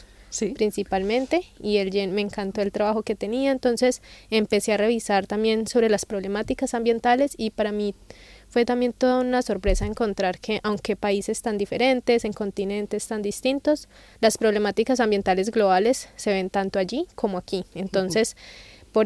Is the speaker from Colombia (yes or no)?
yes; Colombia; Sí, en Colombia también tenemos especies invasoras.